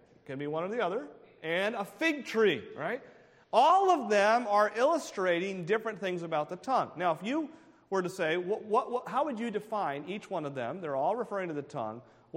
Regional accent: New Hampshire, United States; I come from New Hampshire. We're the live free or die state, right?

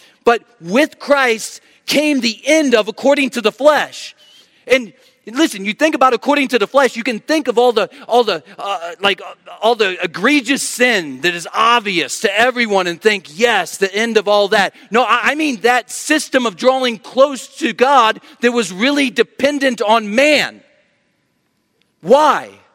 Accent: United States; Hey, and it's true. I am an American.

